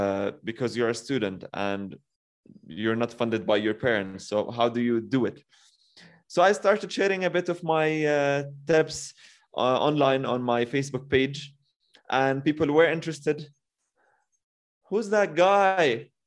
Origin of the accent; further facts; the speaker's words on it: Jordan; I'm from Jordan.